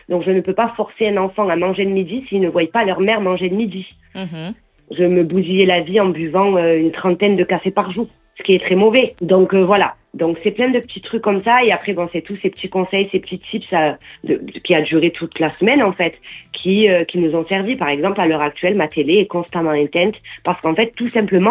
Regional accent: south of France, France; Comme on dit, on vient du Sud et on ne sait pas parler doucement.

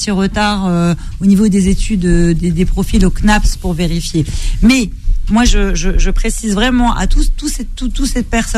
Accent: Rosny-sous-Bois, Île-de-France, France; je suis de Rony.

